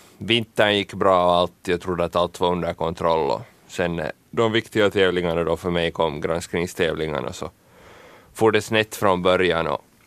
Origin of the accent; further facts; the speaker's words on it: Finland; men det där målen är inte liksom hemma i Finland i princip för mig för tillfället